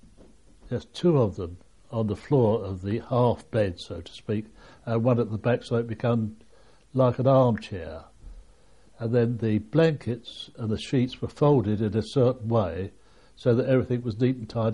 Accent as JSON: {"language": "English", "town": "Erith", "region": "London", "country": "United Kingdom", "said": "Now, he came from Woolwich, and I came from Erith, which is not a long way from Woolwich."}